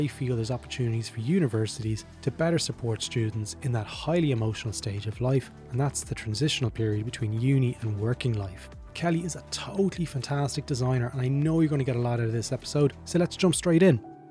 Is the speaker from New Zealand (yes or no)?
no; Drogheda, Leinster, Ireland; Myself, I'm originally from Drogheda, folks.